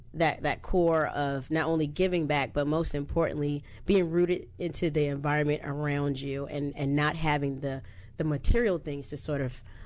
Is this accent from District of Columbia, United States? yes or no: yes; Washington, District of Columbia, United States; Originally from Washington, D.C., born and raised native Washingtonian, but my family's from South Carolina, both parents.